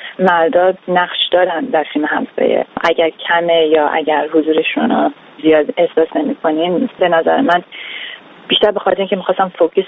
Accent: United States; also born or lived in Iran; به عنوان یک زن که از بچگی از ایران اومدیم آمریکا، اینجا بزرگ شدم

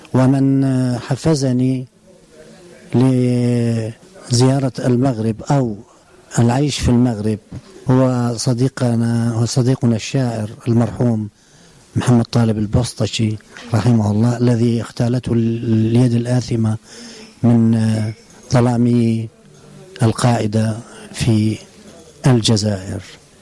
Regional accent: Iraq; moved away as an adult; also born or lived in Algeria; now in Morocco; أنا خرجت من العراق عام 77 لظروف طبعا سياسية معروفة لكل العراقيين بسبب القمع الفاشل اللي كان موجود حين ذاك. خرجت من العراق باتجاه الجزائر، عملت سنة كاملة

